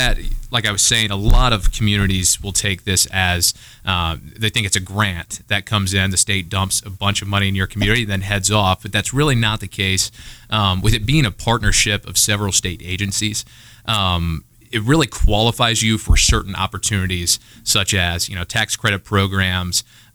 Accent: Rushville, Indiana, United States; So really enjoyed my experience growing up in Rushville and Rush County. And I've got a lot of great influences back there.

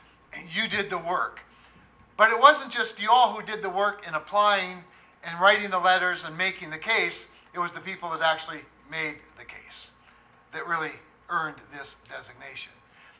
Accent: Kindred, North Dakota, United States; I grew up in Kindred, just down the street a little ways.

